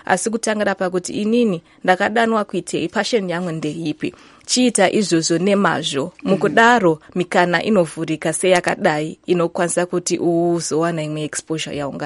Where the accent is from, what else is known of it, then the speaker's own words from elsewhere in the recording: Harare, Zimbabwe; I'm from Zimbabwe, Harare.